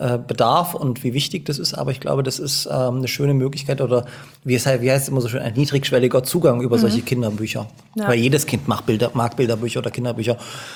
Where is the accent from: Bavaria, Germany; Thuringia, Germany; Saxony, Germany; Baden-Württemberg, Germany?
Saxony, Germany; Dresden; Und ich komme ja auch aus Dresden und ne, Osten und so